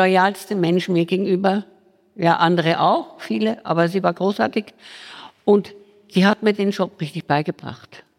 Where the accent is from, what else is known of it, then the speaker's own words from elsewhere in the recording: Germany; weil ich war Deutsche und eine Modeschülerin, nicht?